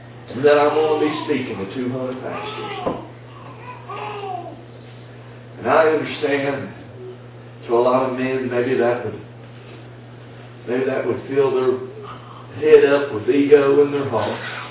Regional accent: United States; And I understand that's because I'm an American.

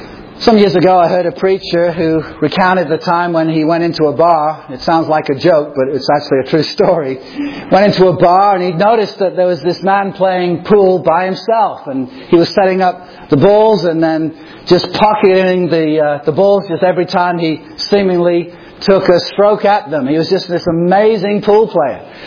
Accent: Chester, North West England, United Kingdom; I grew up in Chester, England, 21 miles from Liverpool

